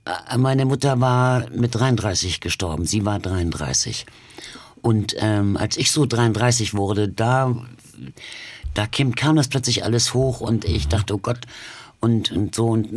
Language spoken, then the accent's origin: German; Berlin, Germany; born there; Ich bin ja 43 geboren und in Berlin, und das hätte durchaus möglich sein können.